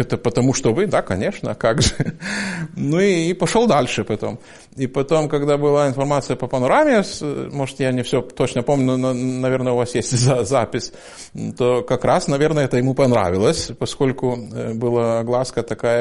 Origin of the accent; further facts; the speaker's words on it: Lithuania; А вы откуда? Я говорю, вот из Литвы.